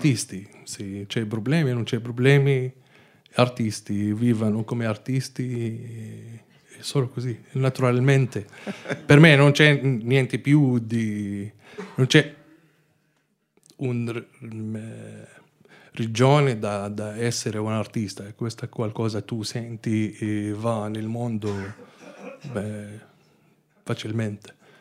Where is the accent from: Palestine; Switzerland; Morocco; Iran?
Palestine; Bethlehem, West Bank; now in Milan, Italy; Beh, sono arrivato da Betlemme, in Palestina.